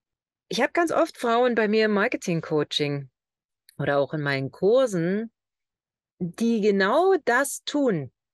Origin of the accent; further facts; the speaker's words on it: East Germany, Germany; Ich bin Ossi, ja, Ostdeutsche. Ich bin in einem Land geboren, das es nicht mehr gibt.